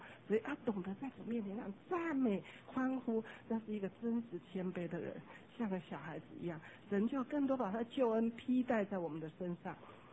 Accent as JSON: {"language": "Chinese", "country": "China", "said": "我们中国人好像这一方面特别保守"}